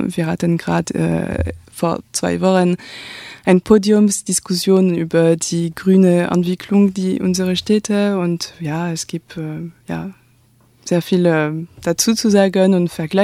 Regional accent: Nantes, Pays de la Loire, France; German is a second language; moved away; also born or lived in Les Sables d'Olonne / Paris; Ich bin in Nantes geboren, also neben der Bretagne in Pays de la Loire. Da war ich als Kind und später war ich in Les Sables d'Olonne und in Paris. Ganz lang, da habe ich auch studiert.

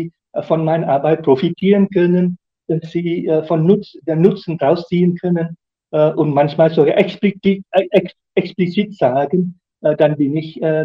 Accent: Tübingen, Baden-Württemberg, Germany; also born or lived in Stuttgart; Aber im Großen und Ganzen war meine Heimat Tübingen und Stuttgart. Und dann bin ich heute verheiratet mit einer Frau aus der Eifel.

